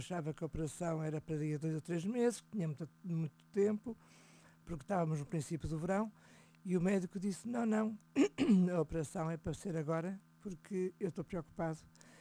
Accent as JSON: {"language": "Portuguese", "region": "Porto", "country": "Portugal", "tie": "born or raised there", "said": "Eu cresci no Porto, a minha cidade, numa família tradicional e conservadora, católica, com 6 irmãos. Eu mais 5."}